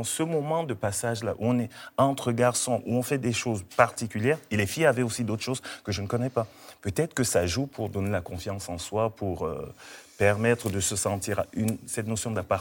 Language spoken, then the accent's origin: French; Cameroon; Moi, je viens du Cameroun.